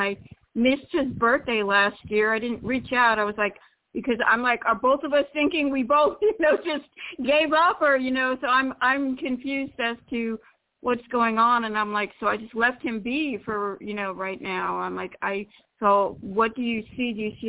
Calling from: Florida, United States; from Florida.

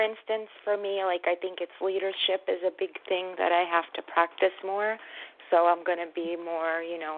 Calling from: New York, United States; I'm in New York.

